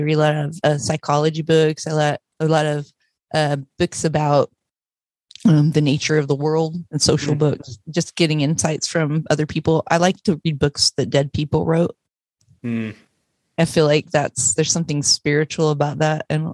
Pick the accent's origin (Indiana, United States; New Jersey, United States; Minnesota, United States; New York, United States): Indiana, United States; Terre Haute; moved away; also born or lived in France; Yeah, I'm from Terre Haute. I was born in Terre Haute, so I'm a Hoosier. I moved to Europe in 1993.